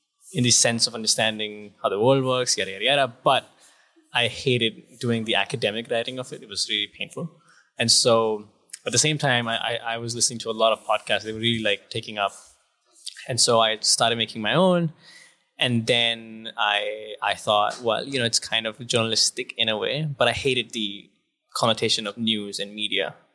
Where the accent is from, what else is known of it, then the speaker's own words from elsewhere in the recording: New Delhi, Delhi, India; moved away as an adult; From India. So I was born and raised in New Delhi, and I was always a computer science guy.